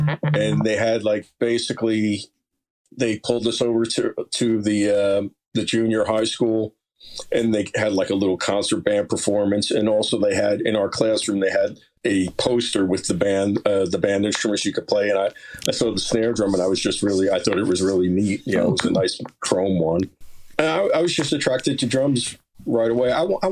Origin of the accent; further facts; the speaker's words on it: Lyndhurst, New Jersey, United States; I grew up mostly in Lyndhurst, which is right by Giants Stadium.